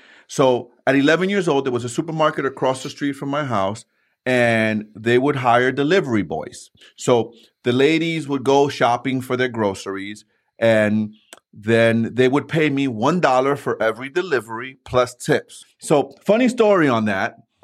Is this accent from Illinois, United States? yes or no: no; New York City, New York, United States; We lived in New York City. I grew up in New York City in the first floor, right?